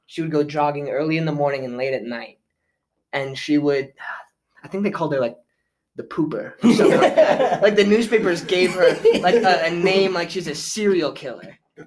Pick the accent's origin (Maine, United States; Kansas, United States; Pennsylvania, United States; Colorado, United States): Colorado, United States; Colorado Springs; Yeah, it happened like, so I'm from Colorado Springs.